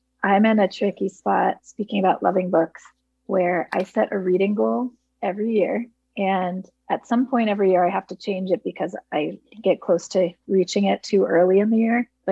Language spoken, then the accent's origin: English; Hudson, New York, United States; I'm the director of the Hudson Area Library, and I'm also from Hudson.